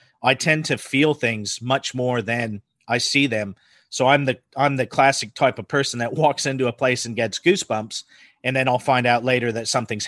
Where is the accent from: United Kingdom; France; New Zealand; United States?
United States; Idaho; I grew up in Northern Idaho, so we always had plenty of guns.